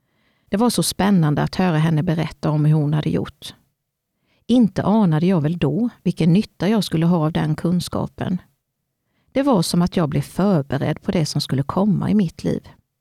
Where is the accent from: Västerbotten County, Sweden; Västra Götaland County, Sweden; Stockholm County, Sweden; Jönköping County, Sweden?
Jönköping County, Sweden; Vetlanda; 29 juni 1974 föddes jag … och jag växte upp i Vetlanda.